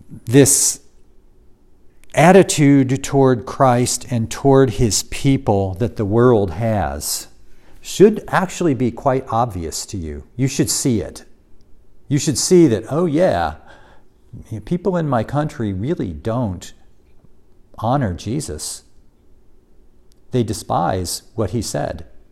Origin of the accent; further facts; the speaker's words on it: United States; I don't quite fit America, and I'm an American.